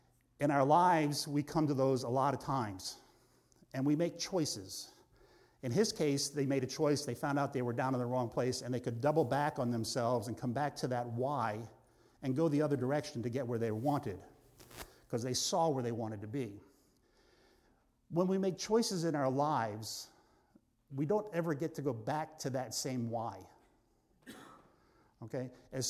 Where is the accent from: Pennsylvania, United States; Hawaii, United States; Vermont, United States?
Pennsylvania, United States; born there; All right, I was born in Pennsylvania.